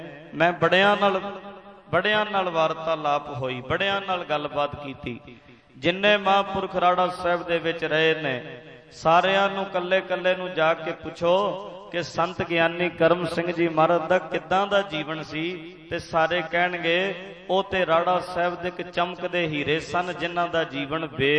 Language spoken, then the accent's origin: Punjabi; Punjab, India; ਮੇਰੇ ਪਿੰਡ ਦੇ ਕੋਲ ਦਿਆਲਗੜ੍ਹ ਜੱਸੜਵਾਲ ਢੱਡਰੀਆਂ ਦੇ ਨਾਲ ਹੀ ਪੈਂਦਾ ਹੈ